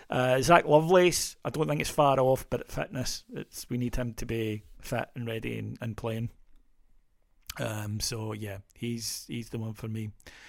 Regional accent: United Kingdom; We're British, aren't we? That's a British thing.

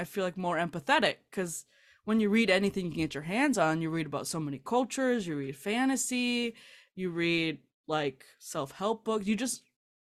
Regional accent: South Gate, California, United States; I grew up in Southgate, California. So it's okay. Near Long Beach, near Compton, Linwood. It's like that Huntington Park, all that area.

